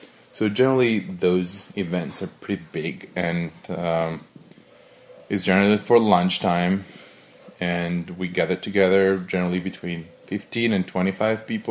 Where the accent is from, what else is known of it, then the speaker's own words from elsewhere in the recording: Imperia, Liguria, Italy; English is a second language; So I was born in Imperia in 1985, in a cold winter. I was born on January 28th. It was a snowing day, as far as I know from my mom. I grew up in a small village on the coast. It's a touristic place.